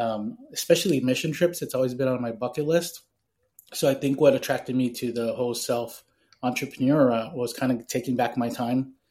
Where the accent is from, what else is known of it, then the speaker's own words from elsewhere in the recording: Texas, United States; now in Dallas, United States; I'm from Texas. I'm in the Dallas area. I'm originally from South Texas